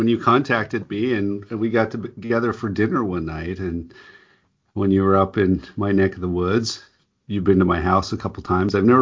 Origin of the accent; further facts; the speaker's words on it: Utah, United States; also born or lived in Japan; now in Portland, United States; I grew up in Utah Valley. I went to BYU. I served a mission in Japan and actually lived in Japan for some time after graduating from BYU. Currently live in the Portland, Oregon area and have for the last 27 years